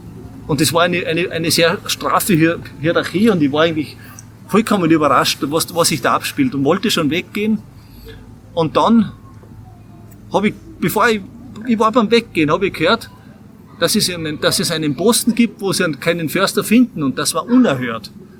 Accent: Austria; ich bin da am Großglockner aufgewachsen.

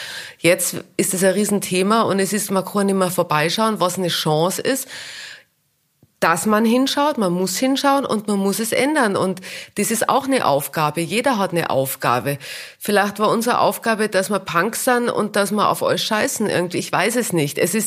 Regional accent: Tyrol, Austria; now in Berlin, Germany; Und bei uns in Tirol, in der Volksschule, die sprechen alle Dialekt, alle. Wir haben ganz andere Wörter. Und letztendlich, als ich dann nach Berlin zum Beispiel ins Theater oder so, die haben mich alle nicht verstanden.

